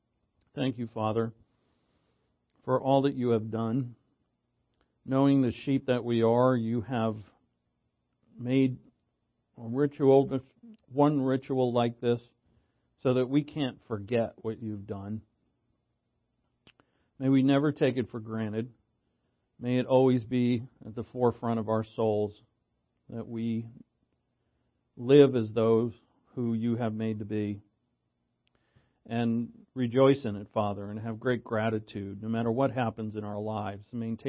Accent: Providence, Rhode Island, United States; When I was a little kid, growing up in Providence, I went to Bless the Sacrament Catholic Church

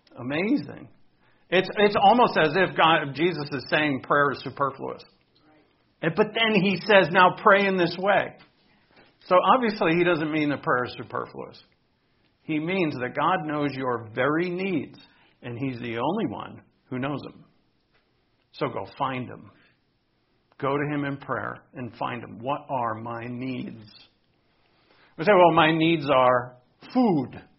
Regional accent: New England, United States; Back where I grew up in New England, that where the Italians would say bada bing, bada boom.

